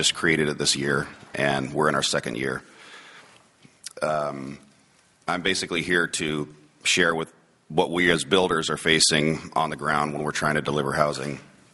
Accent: Alaska, United States; I was born and raised in Southeast Alaska. I've been a builder here in Juneau for nearly 25 years.

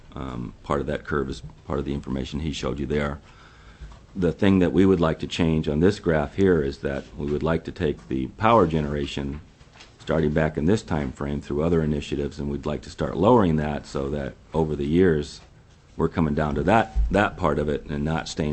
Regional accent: Fairbanks, Alaska, United States; I grew up in Fairbanks and graduated from University of Alaska Fairbanks with an electrical engineering degree

